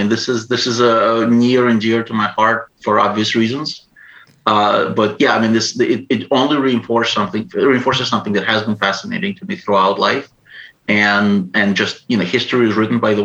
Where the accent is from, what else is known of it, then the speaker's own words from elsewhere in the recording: Ukraine; born there; first language Russian; English is a second language; I grew up speaking, even though I was born in Ukraine, I grew up speaking Russian and absorbing Russian culture more so than the Ukrainian culture.